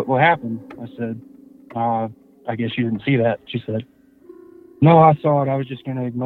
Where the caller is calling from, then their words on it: Warner Robins, Georgia, United States; I live in Warner Robins, Georgia.